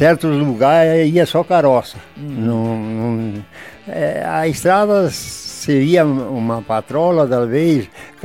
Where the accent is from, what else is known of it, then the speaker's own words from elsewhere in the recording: Sarandi, Rio Grande do Sul, Brazil; born there; Sarandi, Rio Grande.